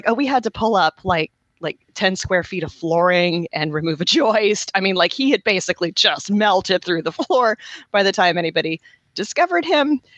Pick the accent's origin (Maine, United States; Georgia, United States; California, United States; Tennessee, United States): Tennessee, United States; We're like, we're from Tennessee. We've got those there.